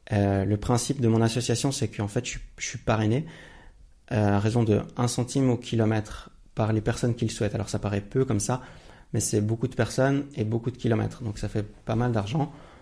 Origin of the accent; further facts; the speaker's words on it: Lausanne, Vaud, Switzerland; j'ai 24 ans et je viens de Suisse, de Lausanne, plus précisément la partie française de la Suisse.